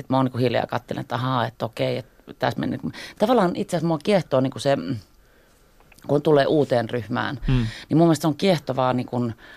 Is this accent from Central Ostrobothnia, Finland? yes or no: no; Helsinki, Uusimaa, Finland; Mä oon ihan Helsingistä kotoisin.